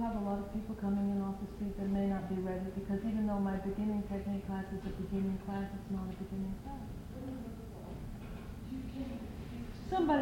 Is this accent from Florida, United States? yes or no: yes; Miami, Florida, United States; I grew up in Miami, Florida.